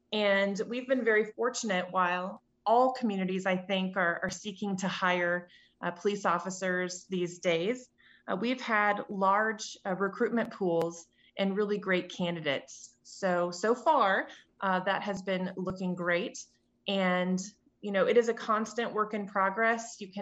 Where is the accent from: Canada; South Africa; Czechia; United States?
United States; Kansas City, Missouri; I am from Kansas City originally